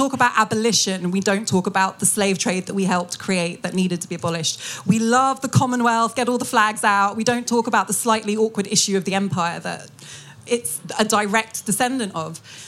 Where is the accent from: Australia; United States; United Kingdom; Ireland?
United Kingdom; Wimbledon, London; because I grew up in Wimbledon, as I said, and I had a sense, and I think this prevails, that I live in Britain